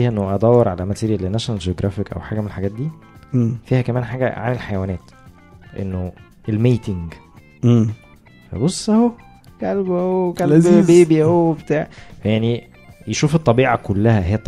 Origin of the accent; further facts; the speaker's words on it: Egypt; لا متهيألي ان في نتيجه مثلا انه احنا عندنا في مصر في تحرش جنسي بيحصل في بعض الشوارع وفي بعض المناطق